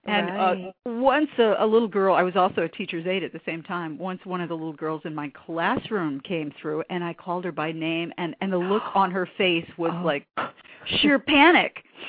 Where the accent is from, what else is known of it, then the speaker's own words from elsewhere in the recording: Jacksonville, Florida, United States; Well, I'm from Northern Florida, which we called Southern Georgia, and I grew up in Jacksonville. But I lost my accent.